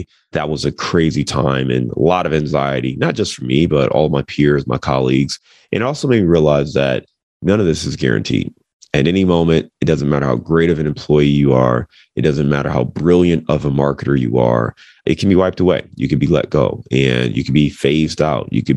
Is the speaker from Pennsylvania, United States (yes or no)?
no; Cleveland, Ohio, United States; now in Cincinnati, United States; Cincinnati, born and raised in Cleveland, Ohio, kind of bounced around the Midwest.